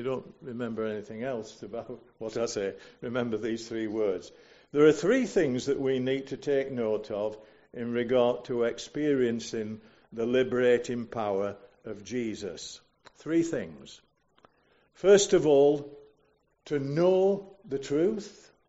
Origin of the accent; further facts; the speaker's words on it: United Kingdom; And we have no right to assume, as British people, that the sun will never set on everything that we have.